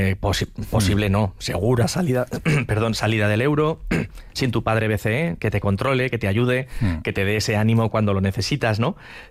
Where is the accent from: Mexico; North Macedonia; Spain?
Spain; también nos afecta a nosotros como españoles